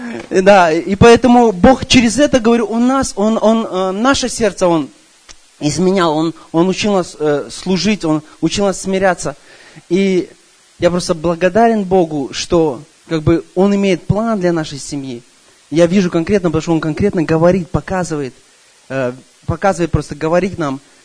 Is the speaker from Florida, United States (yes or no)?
yes; Sarasota, Florida, United States; я из Флориды, с Сарасоты.